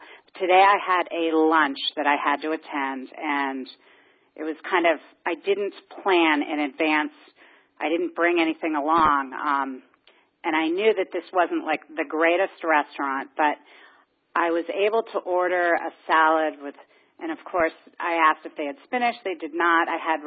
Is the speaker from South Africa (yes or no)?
no; Pittsburgh, Pennsylvania, United States; I'm from Pittsburgh.